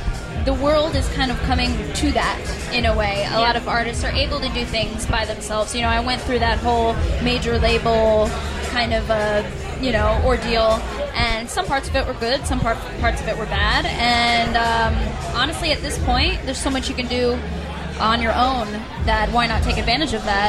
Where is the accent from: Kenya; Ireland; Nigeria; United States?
United States; New York; I'm actually from Rockland County, New York.